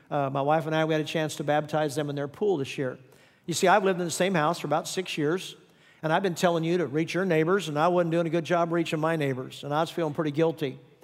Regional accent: Kansas, United States; now in Phoenix, United States; When I grew up in the Midwest in Kansas, often the kids would go from mission trips from Indiana and Ohio and Kansas, the Midwest.

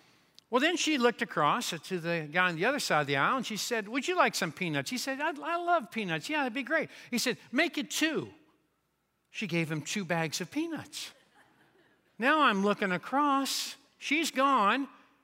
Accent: Kentucky, United States; Now, I am from Kentucky, and when they introduced me as being from Kentucky, I noticed that some of you looked to see if I was wearing shoes.

